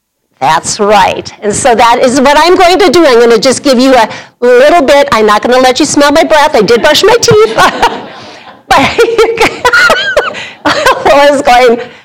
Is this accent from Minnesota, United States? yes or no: yes; Bloomington, Minnesota, United States; And I was from Bloomington, Minnesota, so I was a suburbanite girl